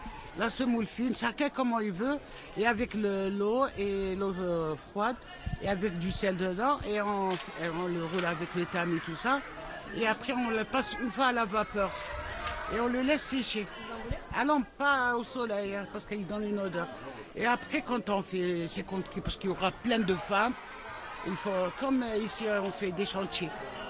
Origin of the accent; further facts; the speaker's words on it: Algeria; On est algérienne.